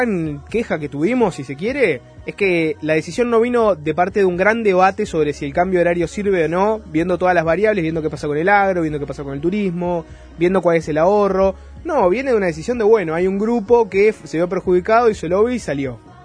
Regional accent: Uruguay; a la gente del campo nos perjudica también el cambio de horario. Miren que somos uruguayos también

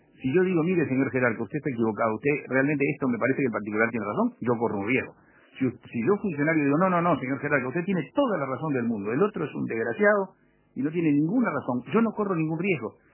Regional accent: Uruguay; somos uruguayos todos.

